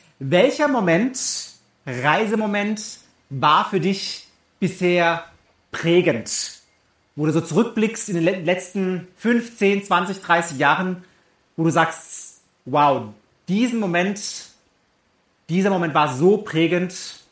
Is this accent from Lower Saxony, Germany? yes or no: no; Freiburg, Baden-Württemberg, Germany; ich komme ursprünglich aus Freiburg